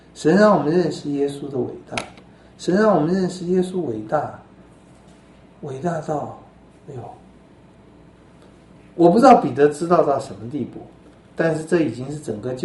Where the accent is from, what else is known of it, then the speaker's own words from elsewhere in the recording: Taiwan; 照我们台湾人的商业头脑